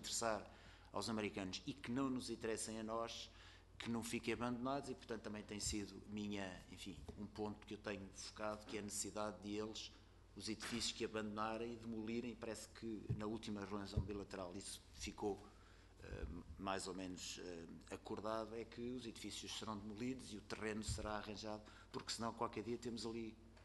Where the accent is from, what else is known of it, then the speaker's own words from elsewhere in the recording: Portugal; que é uma economia que me afeta e que me preocupa enquanto português